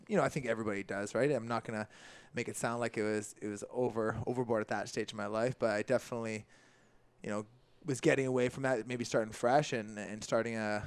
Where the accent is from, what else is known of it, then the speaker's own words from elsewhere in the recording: Canada; Growing up in Canada, right? Hockey's that main staple. Our town is about 3,500 people